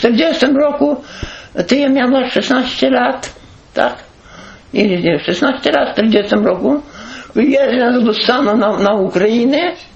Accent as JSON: {"language": "Polish", "town": "Ulucz", "region": "Subcarpathian Voivodeship", "country": "Poland", "moved": "yes", "said": "My z Ulucza to zabrali, tylko bydło."}